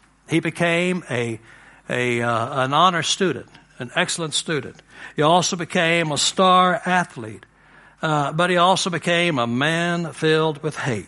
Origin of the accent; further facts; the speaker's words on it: Dallas, Texas, United States; I'm a Dallasite. I'm from Dallas. Dallas is sort of in the South, but not really of the South.